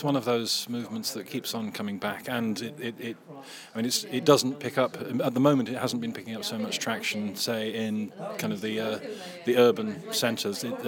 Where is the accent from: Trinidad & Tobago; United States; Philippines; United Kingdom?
United Kingdom; Stroud, South West England; I actually did a reading in Stroud, my hometown of Stroud, age 7 or 8, with my dad, my mum, Allen Ginsberg, his boyfriend Peter Orlovsky, and another British Beat poet, Tom Pickard.